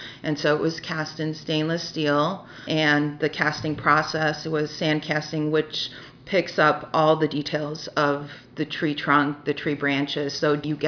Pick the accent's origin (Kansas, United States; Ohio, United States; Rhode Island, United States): Ohio, United States; Cleveland; I'm from Cleveland, Ohio